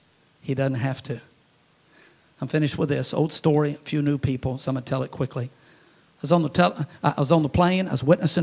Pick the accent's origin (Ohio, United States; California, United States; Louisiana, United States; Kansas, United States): Louisiana, United States; Baton Rouge; That's why every time I go to Baton Rouge, Louisiana, my hometown, I drive by the old neighborhood. I park in front of the old house.